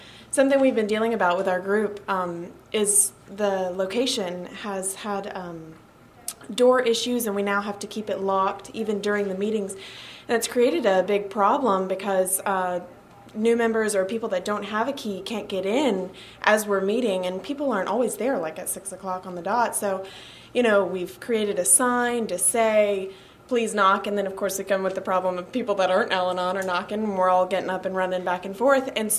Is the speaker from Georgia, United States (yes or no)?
no; Lake Charles, Louisiana, United States; from Lake Charles.